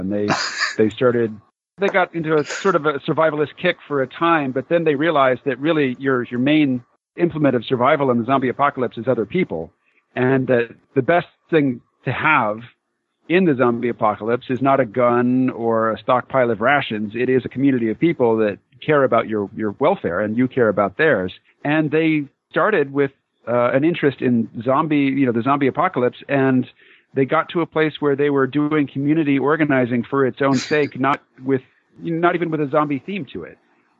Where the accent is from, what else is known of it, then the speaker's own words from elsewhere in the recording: Arkansas, United States; I'm from the South. I was born in Arkansas. My family's still in Arkansas.